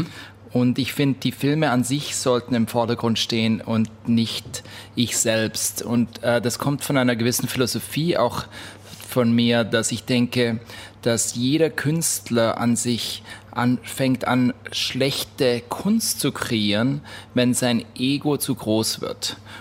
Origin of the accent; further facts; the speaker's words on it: Davos, Graubünden, Switzerland; Ja, ich bin dann in der Schweiz aufgewachsen, in Davos